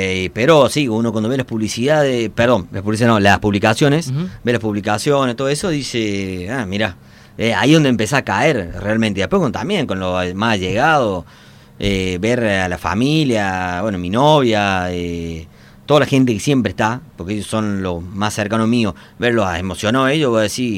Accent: Las Peñas, Córdoba, Argentina; volví lunes, pasé directo a mi pueblo, a Las Peñas, y bueno, también ahí la gente me recibió

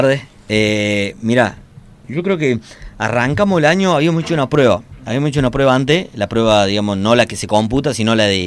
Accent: Las Peñas, Córdoba, Argentina; volví lunes, pasé directo a mi pueblo, a Las Peñas, y bueno, también ahí la gente me recibió

